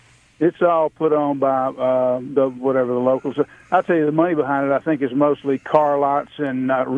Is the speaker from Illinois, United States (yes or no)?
no; Mobile, Alabama, United States; I grew up in Mobile when I was a kid. I used to run around between those parades and slap the side of people's cars and act like they ran over my foot.